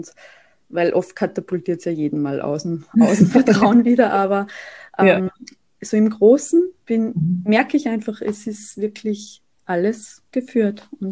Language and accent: German; Saalfelden, Salzburg, Austria; now in Vienna, Austria; ich komme aus Österreich. Ich wohne derzeit noch in Wien, aber bin bald wieder in meiner Heimat in Salzburgland, in Saalfelden.